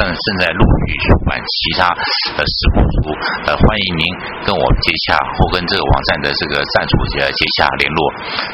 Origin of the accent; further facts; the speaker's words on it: China; 它也代表了我们中国人最睿智的一面